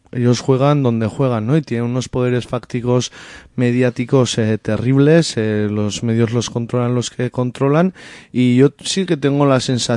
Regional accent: Oteiza, Navarre, Spain; yo vengo de Oteiza

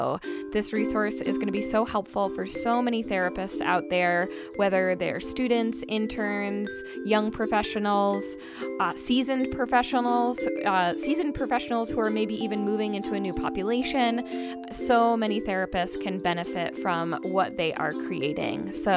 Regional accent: New York, United States; I'm from New York, and it hasn't been, I feel like, on the East Coast in a really long time.

